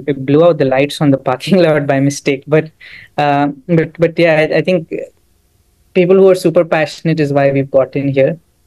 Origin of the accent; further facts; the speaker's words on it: Mumbai, Maharashtra, India; Yeah, I mean, I'm still Indian, right? Born and brought up in Bombay.